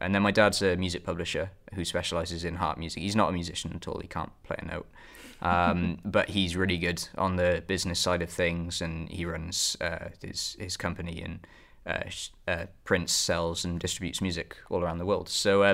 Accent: Cardiff, Wales, United Kingdom; I'm from Cardiff, which is the capital of Wales, down in the south.

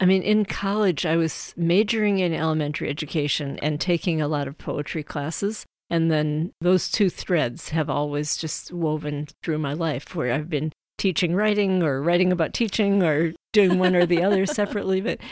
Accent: Massachusetts, United States; also born or lived in South Dakota / Alaska; I was born in South Dakota and lived there most of my early childhood. Then Massachusetts was my teenage years. And after that, I lived a lot of different places.

